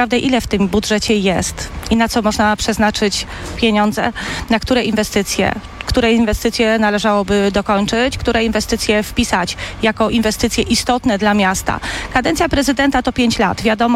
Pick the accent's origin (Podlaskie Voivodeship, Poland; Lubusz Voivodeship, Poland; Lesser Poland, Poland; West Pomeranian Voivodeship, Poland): Lesser Poland, Poland; Nowy Sącz; a jestem rodowitą sądeczanką związaną od urodzenia z tym miastem